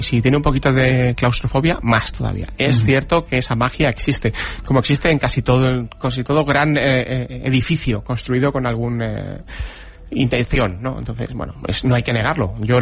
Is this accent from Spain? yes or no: yes; Spain; como somos españoles y más chulos que un 8